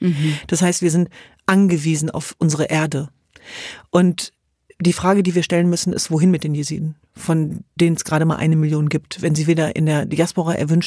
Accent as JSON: {"language": "German", "town": "Hannover", "region": "Lower Saxony", "country": "Germany", "tie": "born there", "said": "Wir sind in Hannover zur Welt gekommen. Wir hatten ein ziemlich deutsches Leben, würde ich sagen."}